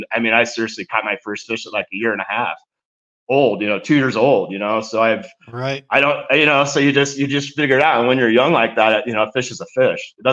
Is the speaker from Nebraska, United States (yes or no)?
yes; Nebraska, United States; growing up in Nebraska, you're born into the outdoors.